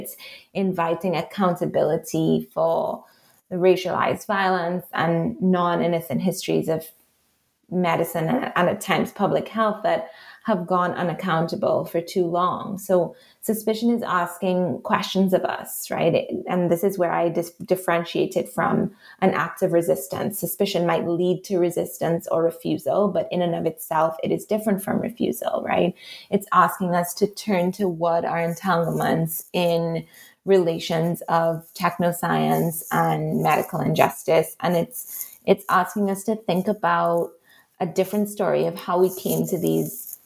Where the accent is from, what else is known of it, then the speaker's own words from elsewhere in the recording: Trinidad & Tobago; accent: Trinidadian; with the way I looked as a Black woman with my Trinidadian accent, I would have an affinity of sorts with the Afro-Barbadians whom I was interviewing.